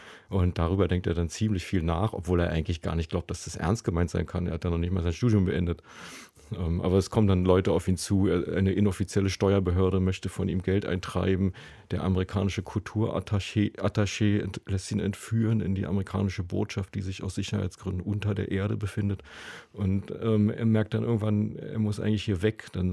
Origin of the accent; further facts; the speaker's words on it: East Germany, Germany; Also ich komme ja aus der DDR, bin da zumindest aufgewachsen und kenne also so eine Art Diktatur, die aber immer unter Geldmangel litt.